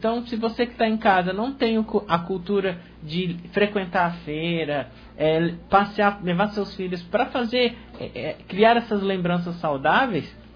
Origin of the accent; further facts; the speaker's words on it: Tupi Paulista, São Paulo, Brazil; Eu lembro, eu sou de Tupi Paulista